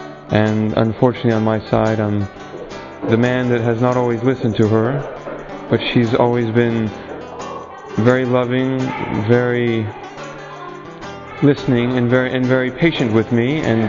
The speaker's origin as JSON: {"language": "English", "country": "United States", "said": "I'm from the United States. I'm 31 years old"}